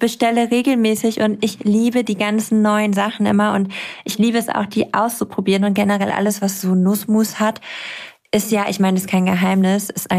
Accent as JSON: {"language": "German", "country": "Armenia", "said": "sag ich, ich bin aus Armenien."}